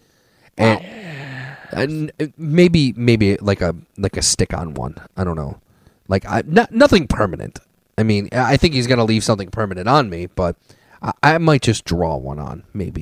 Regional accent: Lakewood, Ohio, United States; We grew up right outside of Cleveland in a suburb

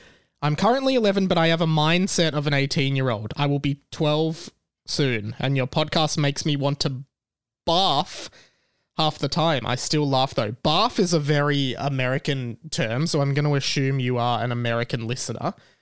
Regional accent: Australia; accent: Australian; which may be you, like, interpreting my Australian accent.

